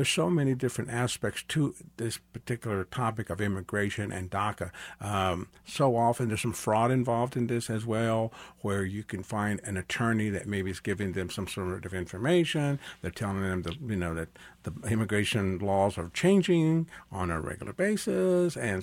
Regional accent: Kansas City, Missouri, United States; born there; I was born here in Kansas City, Missouri

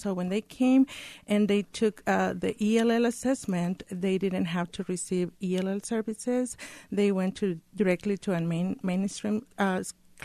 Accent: Mexico; English is a second language; moved away as an adult; now in United States; I grew up in Mexico. I am from Mexico.

